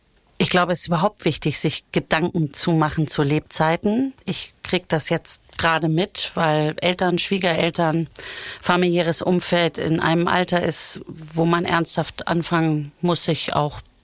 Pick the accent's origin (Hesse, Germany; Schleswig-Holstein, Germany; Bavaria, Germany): Schleswig-Holstein, Germany; Bargteheide; ich komme aus Bargteheide und viele meiner Familienangehörigen leben ja dort.